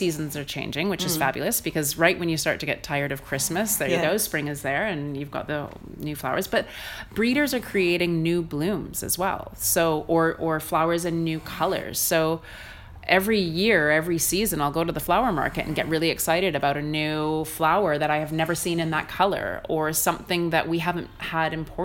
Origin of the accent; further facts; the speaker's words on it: Canada; now in United Kingdom; And I'm sort of, as a Canadian, I'm having to sort of learn how to banter, which is still new to me.